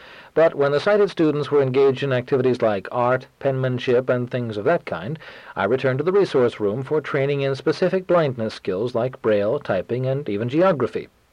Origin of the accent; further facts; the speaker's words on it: New York City, New York, United States; born there; I was born congenitally blind on the Lower East Side of Manhattan in New York City, and I want you to know that my parents raised me in a very close and loving family.